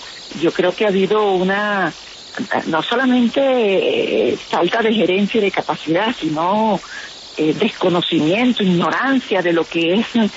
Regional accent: Venezuela; moved away; hasta donde yo salí de Venezuela y la información que he tenido

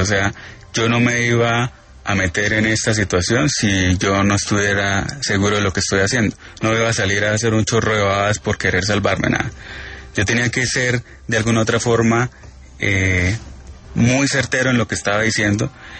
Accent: Santander, Colombia; A pesar de que soy santandereano y que teníamos un candidato santandereano

